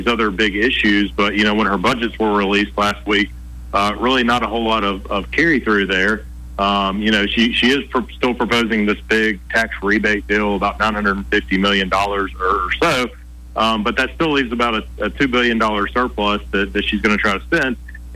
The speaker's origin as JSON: {"language": "English", "town": "Montgomery", "region": "Alabama", "country": "United States", "said": "And, you know, I'm from Montgomery."}